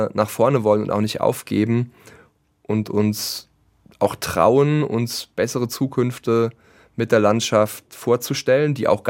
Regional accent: Mühltal, Hesse, Germany; Odenwald auf jeden Fall, Vorderer Odenwald bei uns in Mühltal.

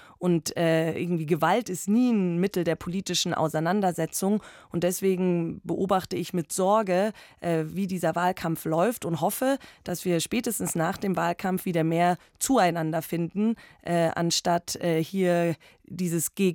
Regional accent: Herrsching am Ammersee, Bavaria, Germany; Ich bin ja in Herrsching am Ammersee aufgewachsen

